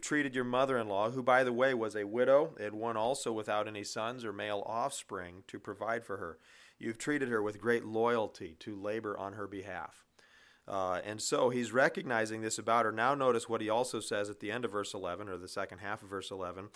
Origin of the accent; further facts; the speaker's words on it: Missouri, United States; But I did live for my teen years in northern Missouri. But still, half of my life or more, I haven't lived in the state of Missouri. But this is the land of my nativity.